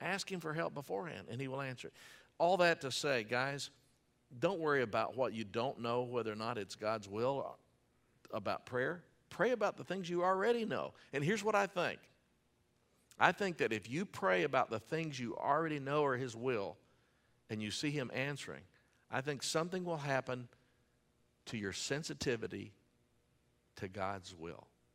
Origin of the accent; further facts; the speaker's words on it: Pleasant Grove, United States; When I was growing up, I grew up in Bethany Baptist Church in Pleasant Grove. Some of you know that. You're Groveites as well.